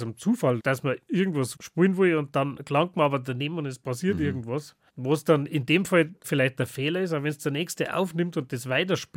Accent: Fischbachau, Bavaria, Germany; Ja, also wenn man es genau nimmt, aus Eppach, aber das gehört zur Gemeinde Fischbachau.

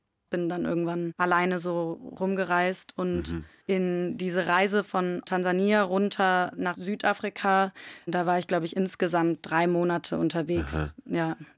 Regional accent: North Rhine-Westphalia, Germany; also born or lived in Salzburg, Austria; Das ist ja was komplett anderes als die Städte bei uns im Ruhrpott

